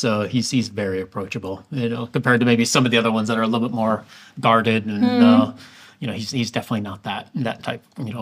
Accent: Illinois, United States; now in Orlando, United States; I mean, I'm a Chicago guy, so like I grew up outside Chicago. I'm a huge Chicago sports fan.

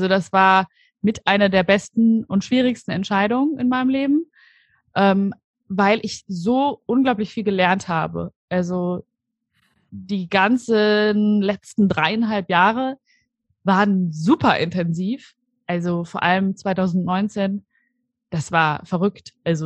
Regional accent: Bavaria, Germany; ich komme ja aus Unterfranken.

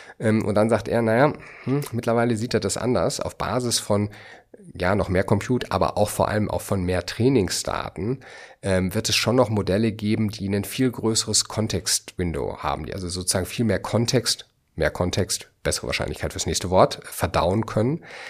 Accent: North Rhine-Westphalia, Germany; Ich bin ja Kind des Ruhrgebiets

